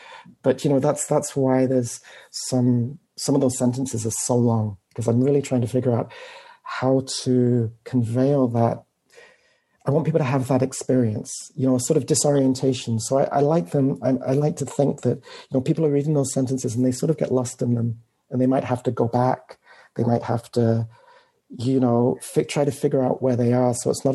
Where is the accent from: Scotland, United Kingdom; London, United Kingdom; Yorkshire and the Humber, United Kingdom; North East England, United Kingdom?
London, United Kingdom; now in United States; I came from London, and when I first came